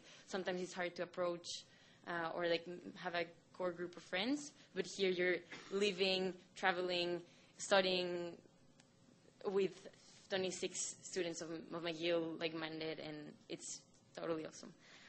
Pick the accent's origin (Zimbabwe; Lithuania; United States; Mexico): Mexico; I'm from Mexico, so that wasn't maybe as a new experience